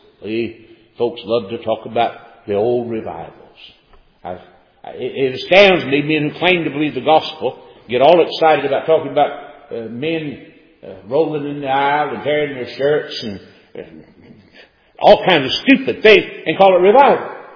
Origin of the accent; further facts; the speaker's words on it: North Wilkesboro, North Carolina, United States; I was preaching down near my hometown in North Wilkesboro, North Carolina